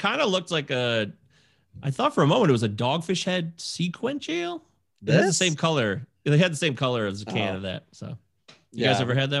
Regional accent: Canada; Too I'm Canadian. So sorry.

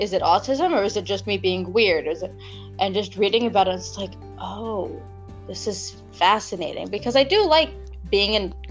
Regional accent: United States; moved away; I used to live in the United States. I am American, and my family moved here, I think, almost 7.5 years ago.

